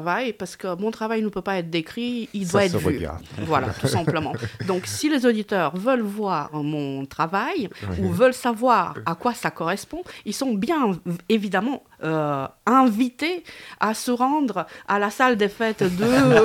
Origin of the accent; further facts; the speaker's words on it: Romania; French is a second language; moved away as an adult; now in France; moi, je suis originaire de Roumanie. Mmh. Je suis née là-bas et j'ai vécu une vingtaine d'années en Roumanie, dont la moitié de ces 20 ans, c'est-à-dire 10 ans, sous le régime communiste de Ceaușescu